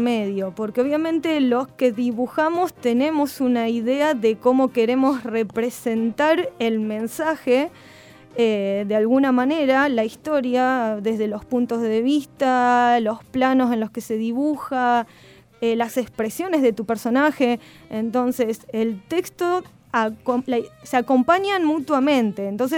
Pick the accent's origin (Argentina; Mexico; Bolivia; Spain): Argentina; Tandil, Buenos Aires Province; Sí, me vine de allá de Tandil. En el 2003 arranqué la carrera de ilustración acá en la escuela Martín Malarro